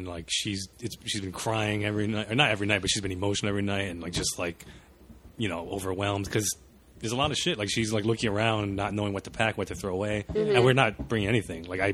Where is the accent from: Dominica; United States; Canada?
United States; Hawaii; moved away as an adult; When I went to college, you know, when I came from Hawaii, like, I didn't know anyone. That's a huge move